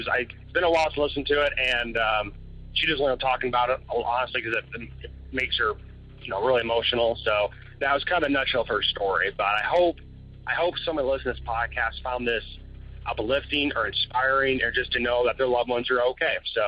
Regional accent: Michigan, United States; she had a dream of, we're originally from Michigan.

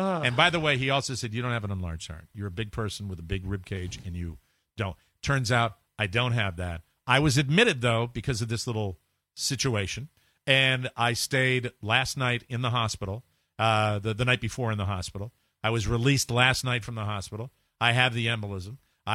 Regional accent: Ireland; I'm Irish.

